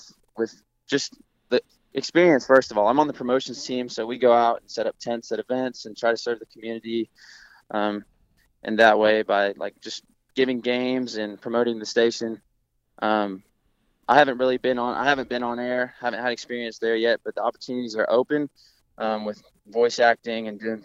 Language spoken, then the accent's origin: English; Dixon, Tennessee, United States; I'm from Dixon, Tennessee, a little west of Nashville.